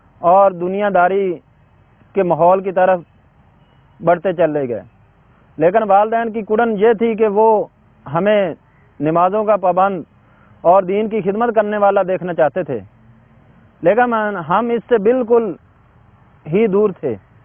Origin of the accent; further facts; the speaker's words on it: Arifwala, Punjab, Pakistan; چک number 163 E B, محمد نگر, ضلع پاک پتن شریف, تحصیل عارف والا. میرا ایک متوسط گھرانے میں پیدائش ہوئی